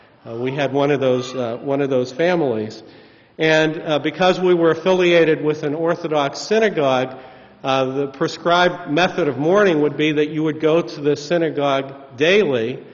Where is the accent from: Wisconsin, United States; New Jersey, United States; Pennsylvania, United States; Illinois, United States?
Pennsylvania, United States; Pittsburgh; I grew up in Pittsburgh in a traditional Orthodox affiliated family. My family kept kosher